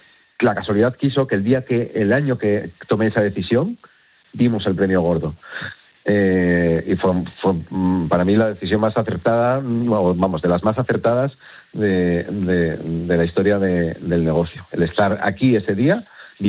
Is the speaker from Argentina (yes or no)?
no; Asturias, Spain; Pero yo sí tengo champán y sidra, como soy de Asturias, sidra champanada, también la tengo en la nevera.